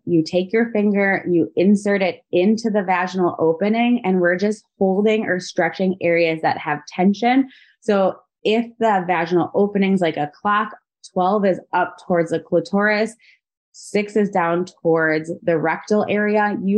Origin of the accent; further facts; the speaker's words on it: Wisconsin, United States; because we're from Wisconsin, so there's like a ton of bars here.